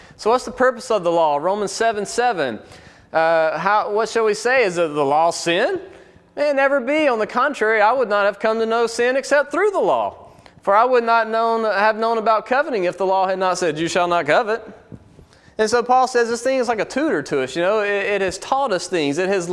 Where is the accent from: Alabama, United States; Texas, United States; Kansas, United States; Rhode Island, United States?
Alabama, United States; I'm from Alabama. You know how it works.